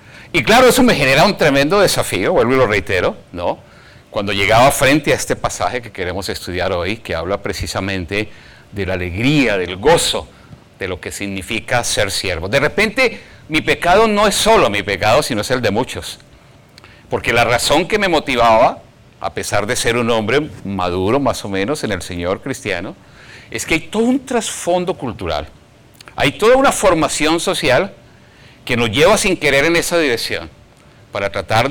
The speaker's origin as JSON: {"language": "Spanish", "region": "Bogotá", "country": "Colombia", "moved": "yes", "said": "Hace unos días estaba en mi país, Colombia, en mi ciudad, en Bogotá."}